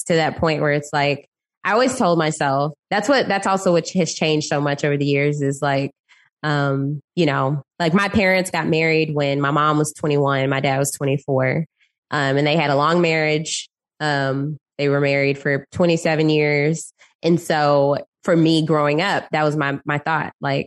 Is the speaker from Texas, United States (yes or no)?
yes; Dallas, Texas, United States; now in Houston, United States; No, I'm originally from Dallas. So born and raised in Dallas. And then went to Austin for college and then came to Houston.